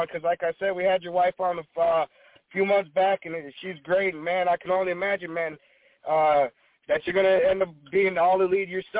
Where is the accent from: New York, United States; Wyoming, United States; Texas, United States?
Texas, United States; San Antonio; I wish I was in my home state of San Antonio.